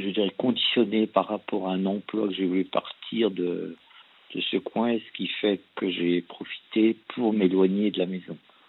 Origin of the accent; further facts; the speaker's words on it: Montbéliard, Bourgogne-Franche-Comté, France; Dans un petit village à côté de Montbéliard.